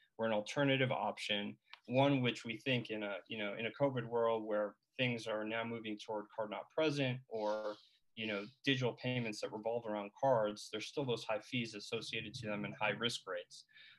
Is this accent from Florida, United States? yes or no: no; New York, United States; I'm originally from New York, actually.